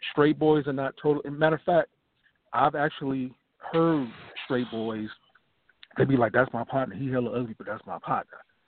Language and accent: English; San Francisco, California, United States; I'm from San Francisco.